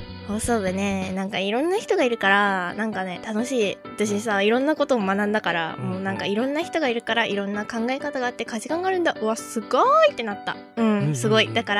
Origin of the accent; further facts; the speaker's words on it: Okayama, Japan; 私岡山の人間なんだけど、